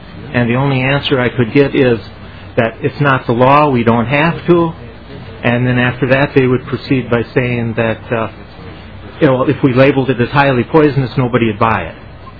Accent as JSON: {"language": "English", "town": "Altura", "region": "Minnesota", "country": "United States", "said": "I'm from Altura, Minnesota."}